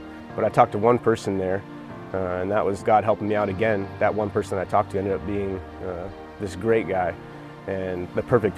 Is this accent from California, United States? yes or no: yes; California, United States; I grew up here in the Bay Area.